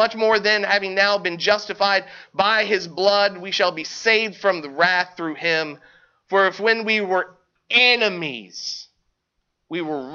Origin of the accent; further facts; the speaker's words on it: Kentucky, United States; I'm from Kentucky, so we say weird things.